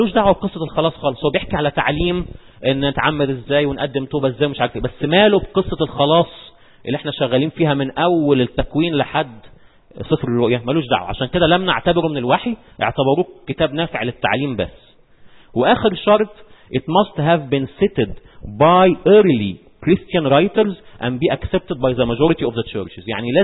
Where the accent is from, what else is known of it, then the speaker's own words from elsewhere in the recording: Egypt; فاحنا عندنا في مصر البابا هو البطرك